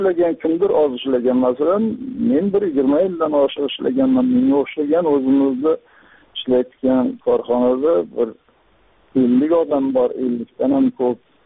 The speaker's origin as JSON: {"language": "Uzbek", "town": "Guzar", "region": "Qashqadaryo Region", "country": "Uzbekistan", "said": "Men G'uzordanman."}